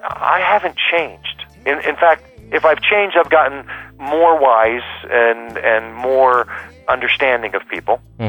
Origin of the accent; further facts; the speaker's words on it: Mountaintop, Pennsylvania, United States; also born or lived in Wilkes-Barre; I was born in Wilkes-Barre, Pennsylvania, and when I was about 4 years old, my father bought a house in Mountaintop, and I grew up in a family bakery, so the bakery remained in Wilkes-Barre, so we traveled back and forth, 12 miles.